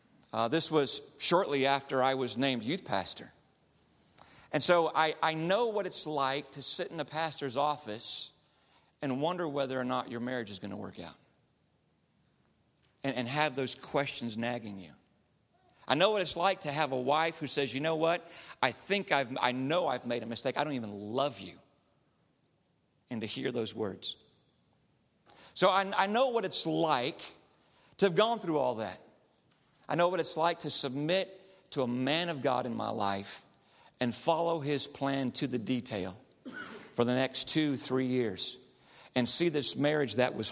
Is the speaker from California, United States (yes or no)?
yes; California, United States; And no, I did not live back east. I'm from California, born and raised, just have two kids named after those cities.